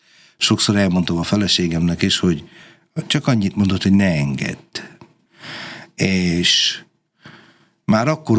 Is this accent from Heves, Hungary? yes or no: no; Fehérgyarmat, Szabolcs-Szatmár-Bereg, Hungary; born there; Fehérgyarmaton születtem